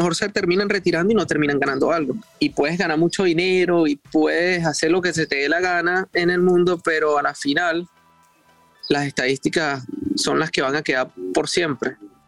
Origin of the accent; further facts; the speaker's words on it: Venezuela; y después como venezolano, después como patriota fuera de nuestro país